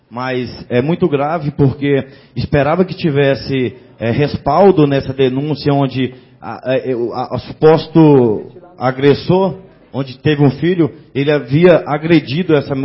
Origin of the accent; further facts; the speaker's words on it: Campos Belos, Goiás, Brazil; eu sou da cidade de Campos Belos também